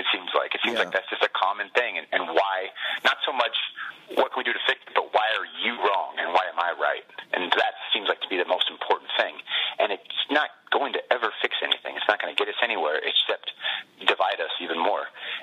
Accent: California, United States; since we're Niners fans, you know, we grew up in the Bay Area

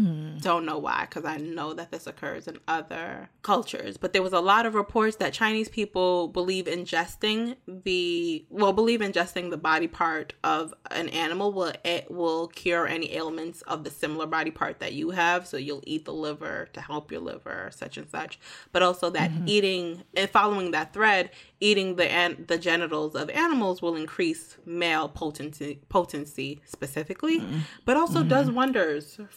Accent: Ghana; But this is Ghana, and I'm Ghanaian, so I can tell you this was not about to be prioritized

